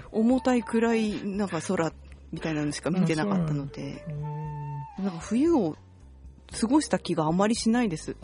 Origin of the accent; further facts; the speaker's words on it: Nagaoka, Niigata, Japan; で私の出身の長岡市とか